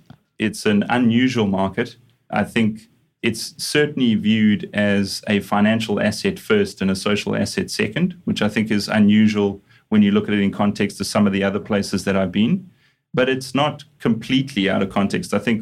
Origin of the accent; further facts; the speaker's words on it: Johannesburg, Gauteng, South Africa; also born or lived in Durban; you can hear from the strange accent that I'm a South African originally. So I grew up in Johannesburg, studied in Johannesburg, ended up living on the beach in Durban